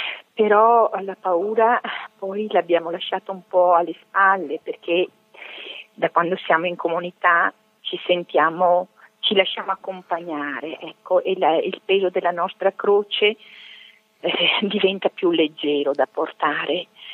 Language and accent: Italian; Padua, Veneto, Italy; essendo padovana, ho una grande sete verso Sant'Antonio di Padova. E mi rivolgevo a Lui in quanto sono molto devota.